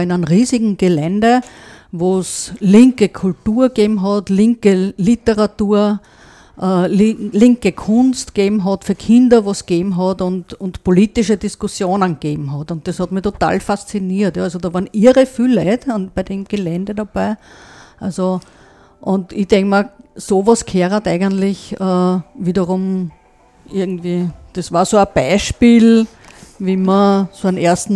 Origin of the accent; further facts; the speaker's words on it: Austria; also wird er in Deutschland, wird er nicht von Maiaufmärschen, so wie bei uns in Österreich, geredet